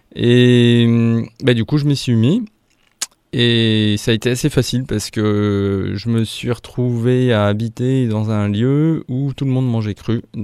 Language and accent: French; France; je suis français, tous les matins je mange des tartines beurrées avec de la confiture.